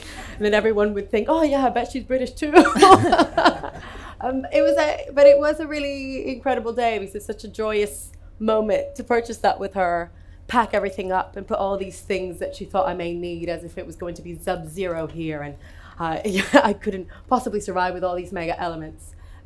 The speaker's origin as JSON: {"language": "English", "country": "Puerto Rico", "lives_now": "United Kingdom", "said": "I definitely identify as a migrant. I'm originally from Puerto Rico."}